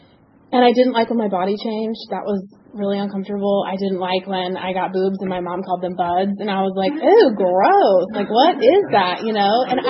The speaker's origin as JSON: {"language": "English", "town": "Nashville", "region": "Tennessee", "country": "United States", "tie": "born or raised there", "said": "I have 2 older sisters and a little brother, and I grew up in Nashville, and we had a really steep hill."}